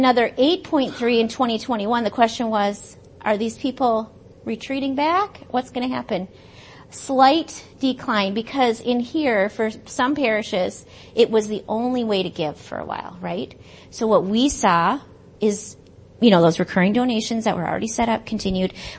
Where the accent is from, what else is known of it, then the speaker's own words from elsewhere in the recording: Minnesota, United States; I didn't say this, but I'm from Minnesota, right in the third place one.